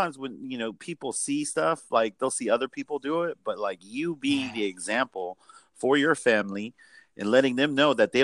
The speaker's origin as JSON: {"language": "English", "town": "Seattle", "region": "Washington", "country": "United States", "said": "Yep, we're from Seattle."}